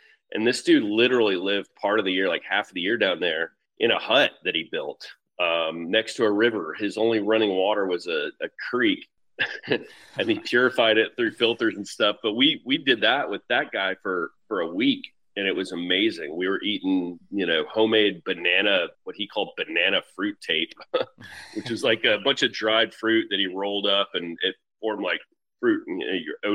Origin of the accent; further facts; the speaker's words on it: Memphis, Tennessee, United States; But anyway, we grew up in Memphis with not a lot of money. My dad was very thrifty, very frugal, and we saved, credit to him, we saved our money for experiences, not things.